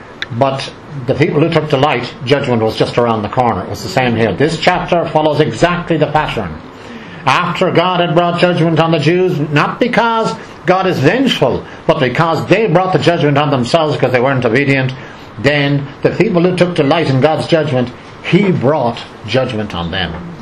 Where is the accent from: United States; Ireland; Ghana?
Ireland; I come from Ireland, as you know, contrary to my accent and everything else.